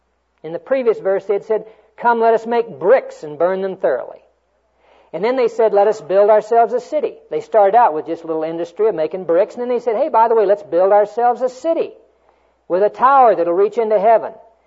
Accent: Dodsonville, Texas, United States; born there; The little town that I was born in down in Texas was called Dodsonville.

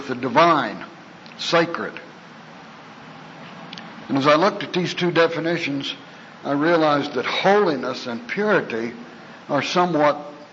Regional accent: Stillwater, Oklahoma, United States; I'm from Stillwater, Oklahoma.

